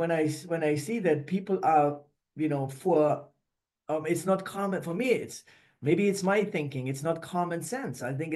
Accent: Germany; English is a second language; also born or lived in United States; couldn't speak any English until I was 32. So, but because I had French in, we grew up on the French border, and so we had French in school. So, but I was born as an American

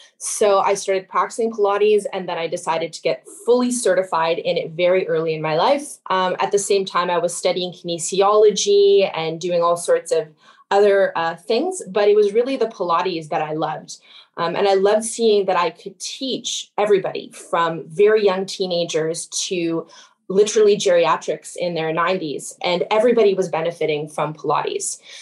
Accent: Saskatchewan, Canada; I am born and raised in Saskatchewan. So I'm a Western girl

